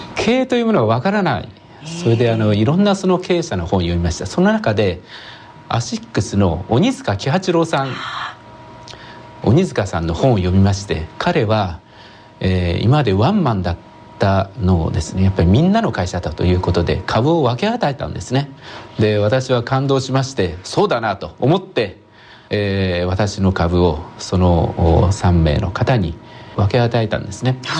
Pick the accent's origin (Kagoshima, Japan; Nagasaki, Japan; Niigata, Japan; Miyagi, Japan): Niigata, Japan; Tsubame; 燕出身なんですね。